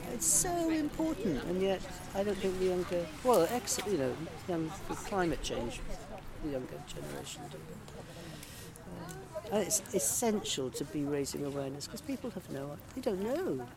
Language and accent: English; Wales, United Kingdom; I'm from Mid Wales.